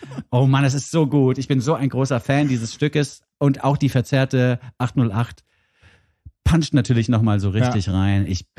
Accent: Switzerland; als Schweizer findet man natürlich alles

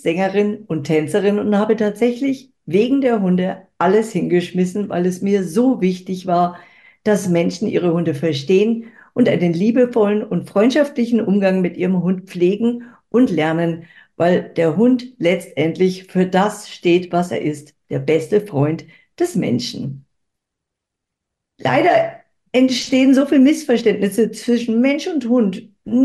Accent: Bavaria, Germany; Ich komme aus Oberbayern, wohne am Starnberger See, habe einen Zweitwohnsitz auf Sylt

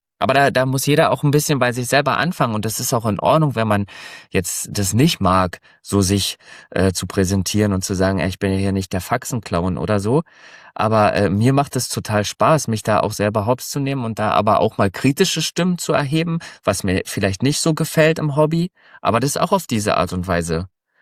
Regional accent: Frankfurt, Brandenburg, Germany; Ich komme hier aus Berlin, Richtung Berlin, Brandenburg, Frankfurt an der Oder, kann man ja so sagen. Das ist ja schon fast Polen. Also wir haben ja hier die Grenze.

